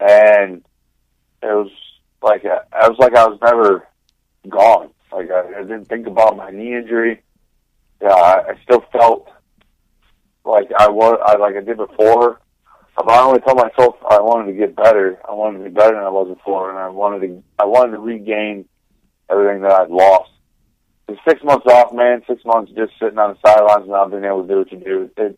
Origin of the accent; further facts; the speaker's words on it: Coldwater, Michigan, United States; Well, I'm from Coldwater, Michigan. I still live here.